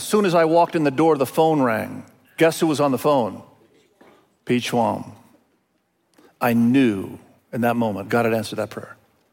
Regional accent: East Nusa Tenggara, Indonesia; first language Indonesian; English is a second language; I grew up in Indonesia. I've told you that many times. Indonesian was my first language. English is my second language, actually. And I speak other Asian languages. But we were there living on the island of Sumba.

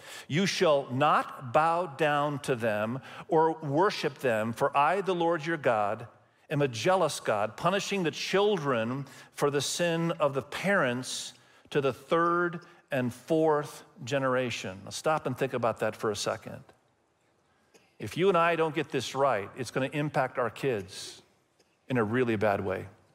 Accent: Indonesia; English is a second language; many of you know that I grew up in Indonesia and my wife grew up in Cambodia

